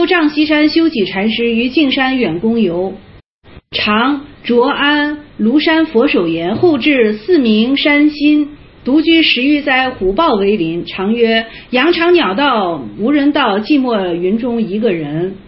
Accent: Henan, China; 因为我们是河南的那个地方

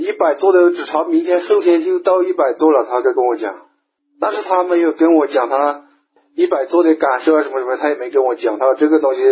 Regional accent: Kunming, Yunnan, China; 我是昆明的，昆明的。

